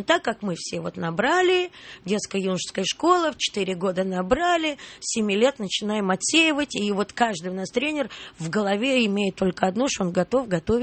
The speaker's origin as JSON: {"language": "Russian", "region": "Moscow", "country": "Russia", "said": "я поняла одно, что я москвичка, я не дачница"}